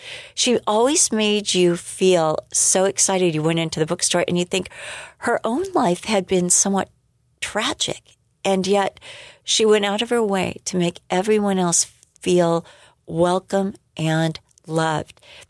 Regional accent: United States; It was unfamiliar territory, and I'm an American, right?

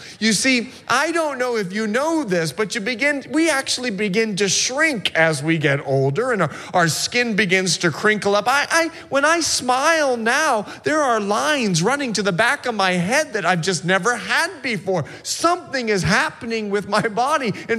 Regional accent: Florida, United States; but I remember when I was growing up in Florida. Listen, I was there 16 years old.

